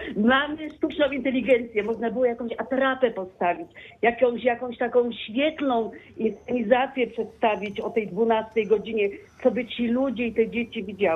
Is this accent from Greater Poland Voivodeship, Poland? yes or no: yes; Poznań, Greater Poland Voivodeship, Poland; pierwszy raz się wstydzę za to, że jestem Wielkopolanką, Poznanianką.